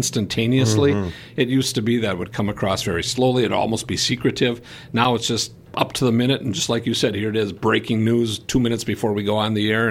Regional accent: Wisconsin, United States; as a Packer fan growing up in Wisconsin, it's always been we.

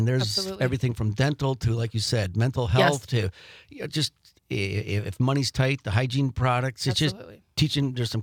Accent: Two Rivers, Wisconsin, United States; So I grew up in Two Rivers. We called that the community house.

